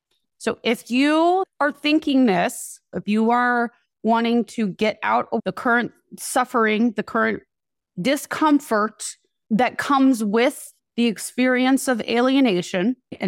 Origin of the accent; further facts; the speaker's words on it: Miami, Florida, United States; also born or lived in Fairfield, Iowa; now I'm from Miami, Florida, but my mom took us to Fairfield, Iowa.